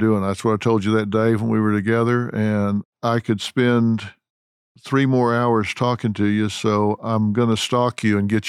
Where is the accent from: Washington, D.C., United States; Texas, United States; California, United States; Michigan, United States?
Texas, United States; Well, I'm not from Hollywood. I'm not a let's do lunch guy. I'm from Texas.